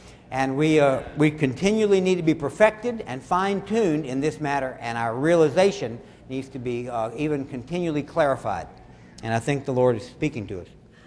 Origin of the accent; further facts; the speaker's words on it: Louisiana, United States; I'm from South Louisiana, so I always say everything kind of funny.